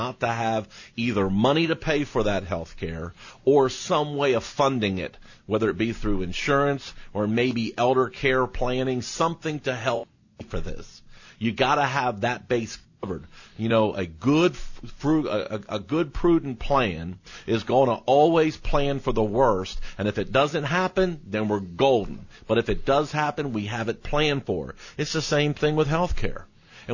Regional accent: Atlanta, Georgia, United States; Yeah, she's from my hometown here in Atlanta.

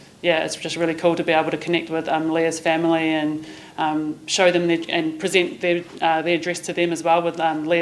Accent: New Zealand; first language Maori; English is a second language; now in Australia; I grew up speaking Te Reo Māori and it was my first language. So being able to come over here to Australia and still be able to do these sorts of things, that's really awesome.

